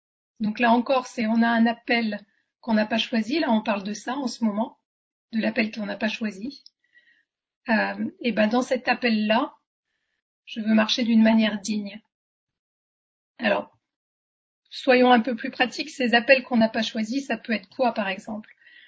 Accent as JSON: {"language": "French", "town": "Paris", "region": "Île-de-France", "country": "France", "said": "J'ai pas choisi l'endroit où je suis née, j'ai pas choisi d'être parisienne, je suis parisienne."}